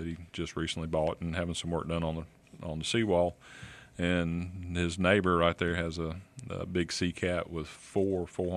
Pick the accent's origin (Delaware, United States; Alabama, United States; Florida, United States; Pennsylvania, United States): Alabama, United States; Dauphin Island; I grew up and been around Dauphin Island my whole life